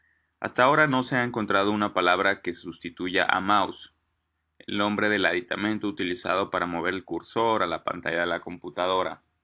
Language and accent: Spanish; Mexico; nada más nosotros utilizamos como mexicanos de una región